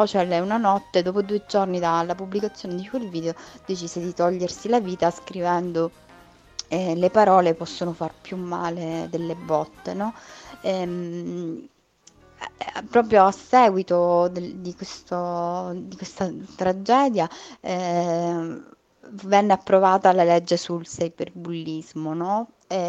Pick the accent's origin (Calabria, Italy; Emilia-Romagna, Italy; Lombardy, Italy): Calabria, Italy; now in Rome, Italy; Io vivo a Roma da diversi anni, sono calabrese, Calabria.